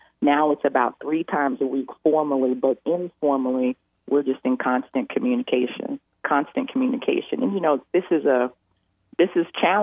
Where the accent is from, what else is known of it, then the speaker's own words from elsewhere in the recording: Madison, Alabama, United States; And I say, "Oh, I'm from the Huntsville area. I'm from Madison." I'm really proud of that.